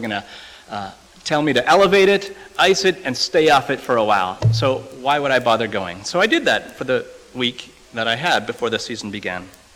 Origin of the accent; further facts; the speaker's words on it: Winnipeg, Manitoba, Canada; I'm from Winnipeg. Back in Winnipeg, I've lived there for about 15 years now or so.